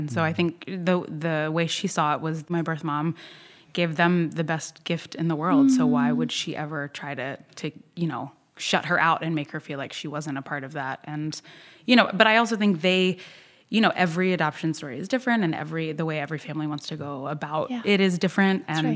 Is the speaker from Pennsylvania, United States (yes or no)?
no; Norfolk, Virginia, United States; Well, I grew up in Norfolk, Virginia.